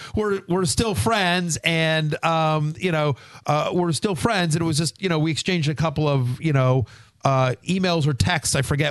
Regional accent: College Station, Texas, United States; in my very first fantasy league, the Fat Dog Rotisserie Baseball League back in my hometown of College Station, Texas.

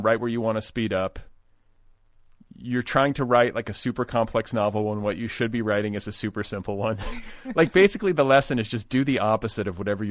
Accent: Milwaukee, Wisconsin, United States; I was raised in Milwaukee.

